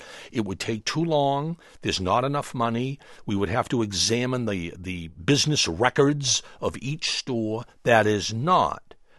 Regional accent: Brockton, Massachusetts, United States; I grew up in Brockton, which is about 18 miles south of Boston on the way to Providence, and spent many a day in Boston on Boylston Street.

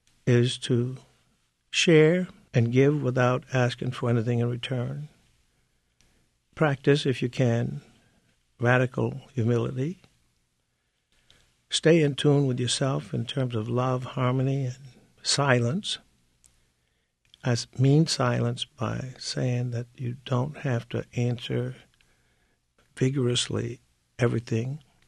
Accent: Birmingham, Alabama, United States; Governor Shaheen at that time asked me to make a speech because she knew I was from Birmingham.

